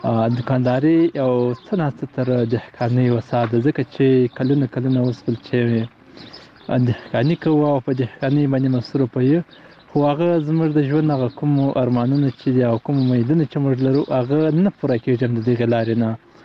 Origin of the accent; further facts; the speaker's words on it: Helmand, Afghanistan; د هلمند ولایت د ندلی ولسوالۍ یم.